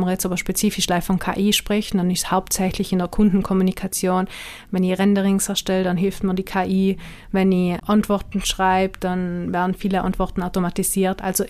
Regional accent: Trentino-Alto Adige, Italy; bei uns in Südtirol kennt jeder, der einen kennt

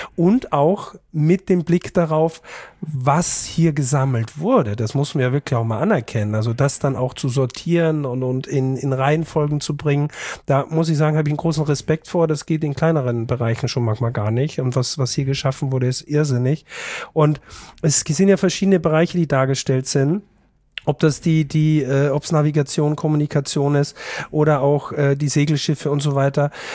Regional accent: Austria; zwar als Österreicher

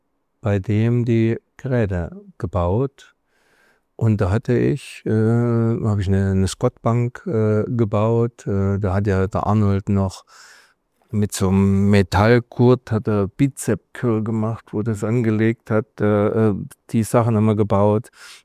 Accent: Germany; moved away; ich werde hier meine Heimat verlassen. Wir können mich alle hacken hier. Ich haue im Westen ab, egal wie.

